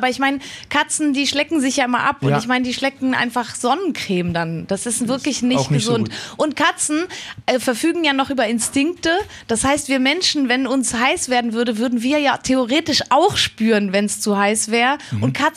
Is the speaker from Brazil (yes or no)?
no; Switzerland; ich darf ja ganz viel in Deutschland auch arbeiten, was für mich als Schweizer Künstlerin wirklich ein Privileg ist.